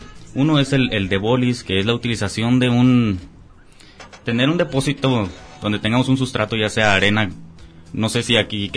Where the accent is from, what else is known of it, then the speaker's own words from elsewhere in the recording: La Paz, Baja California Sur, Mexico; Hola, yo soy de La Paz, Baja California Sur.